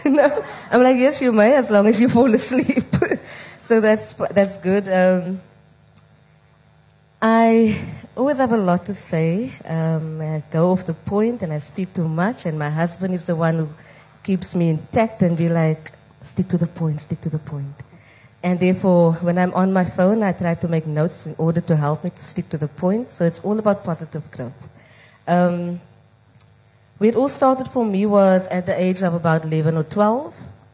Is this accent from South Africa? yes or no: yes; Mitchells Plain, Western Cape, South Africa; And growing up in Mitchell's Plain, there's a lot of social ills.